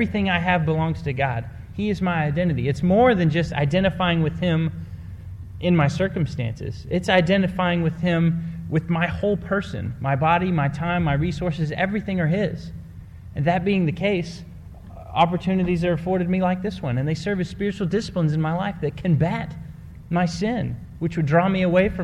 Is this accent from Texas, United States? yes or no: yes; Dallas, Texas, United States; it's in my hometown in Dallas, and I get to play in it.